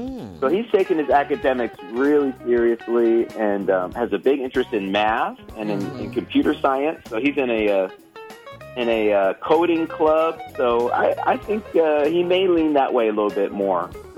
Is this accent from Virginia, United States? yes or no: no; Gaston, Oregon, United States; So I'm from Oregon. I'm from a very small town. It's called Gaston, Oregon. Oh. It's 500 people, believe it or not. And but you know what? It was a great place to grow up.